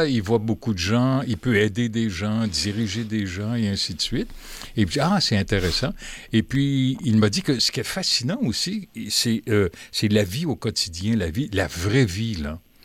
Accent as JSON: {"language": "French", "town": "Ottawa", "region": "Ontario", "country": "Canada", "tie": "born or raised there", "said": "je me rappelle, quand j'étais jeune à Ottawa"}